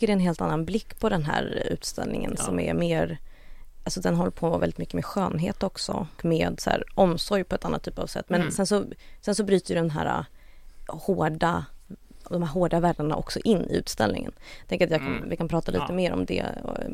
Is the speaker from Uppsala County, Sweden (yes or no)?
yes; Uppsala, Uppsala County, Sweden; Jag är uppvuxen i Uppsala och man brukade gå dit med skolan.